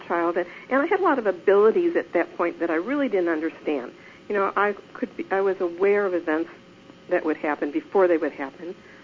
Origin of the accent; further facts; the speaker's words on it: St. Louis, Missouri, United States; born there; Well, I was born in St. Louis, Missouri